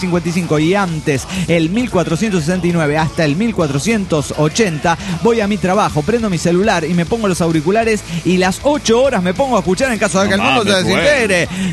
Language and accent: Spanish; San Lorenzo, Santa Fe, Argentina; De San Lorenzo Santa Fe, donde fue la batalla de San Lorenzo, donde el sargento Cabral y todas las cosas que conocemos.